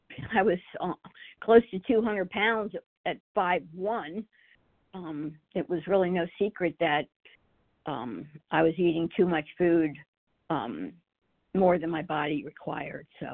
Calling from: Richmond, Virginia, United States; Richmond, Virginia.

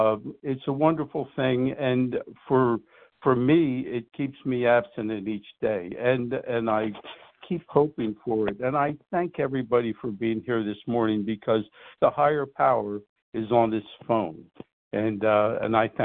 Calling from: New Jersey, United States; from Southern New Jersey.

